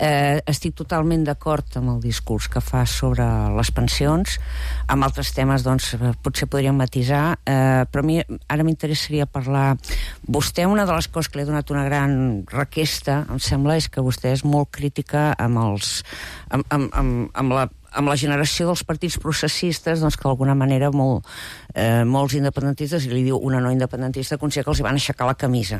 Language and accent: Catalan; Catalonia, Spain; Jo soc espanyola. I soc catalana, orgullosa i espanyola.